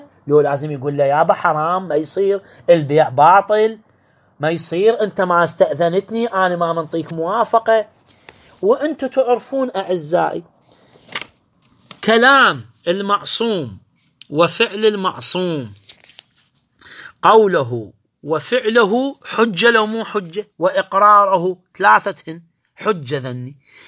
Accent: Iraq; عندنا في العراق

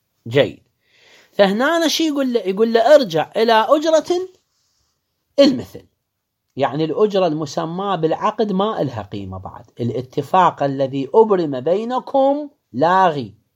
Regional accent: Karbala, Karbala Governorate, Iraq; نوبات هي نفس المنطقة عندنا في كربلاء أعزائي

